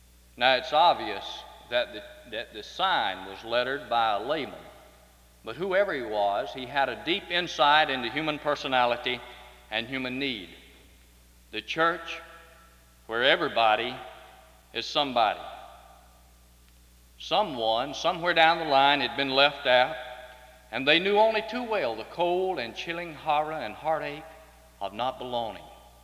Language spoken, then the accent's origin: English; Seneca, South Carolina, United States; If you traveled on Highway 59 out of my hometown of Seneca, South Carolina, soon you'd come upon a section of the country called Snow Creek.